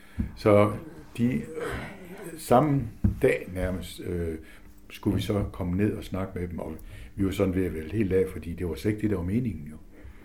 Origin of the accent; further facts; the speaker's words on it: Løsning, Region of Southern Denmark, Denmark; Så på en måde kan man sige, at jeg kommer nok mest fra Løsning, men er ikke født der, og heller ikke opvokset der hele tiden.